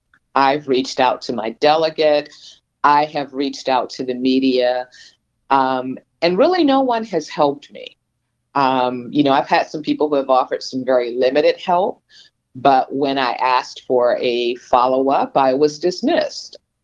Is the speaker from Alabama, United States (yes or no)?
yes; Birmingham, Alabama, United States; now in Baltimore County, United States; Now, I'm not from Maryland. I'm actually from Birmingham, Alabama. And when I decided to buy a house, you know, I've been living in the DMV for more than 30 years.